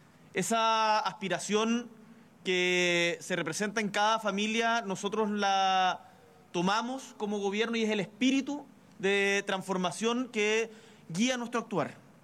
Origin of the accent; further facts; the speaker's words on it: Magallanes and Chilean Antarctica, Chile; yo soy de Magallanes y seguramente acá en la región de Atacama pasa algo parecido, que cuando, por lo menos yo era chico